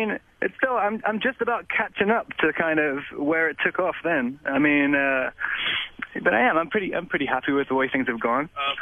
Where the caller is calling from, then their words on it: Canada; I'm calling from somewhere in the middle of nowhere in Canada, in a big pile of mud and rain and cold.